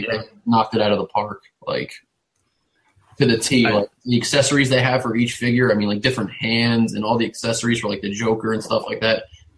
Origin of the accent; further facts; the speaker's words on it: New Jersey, United States; Born and bred in Jersey, man. Yeah, I've never even been to the West Coast or anything yet.